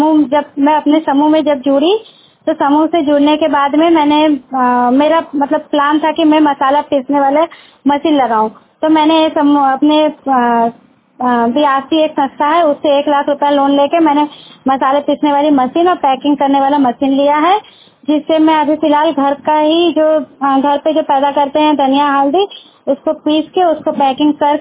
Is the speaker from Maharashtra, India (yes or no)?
no; Kadna Pratappur, Uttar Pradesh, India; मेरा ग्राम पोस्ट कदना प्रतापपुर है, मेरा ब्लॉक सेवापुरी है, जिला वाराणसी की रहने वाली हूँ।